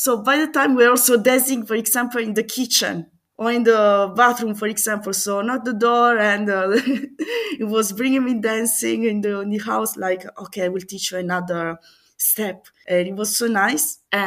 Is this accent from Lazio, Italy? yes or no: no; Fasano, Apulia, Italy; English is a second language; Cialletta is typical from my hometown, Fasano.